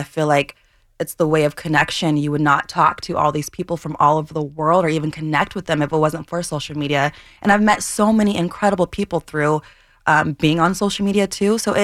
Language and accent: English; Iowa City, Iowa, United States; I was the fastest girl alive at the age of 12 in Iowa City.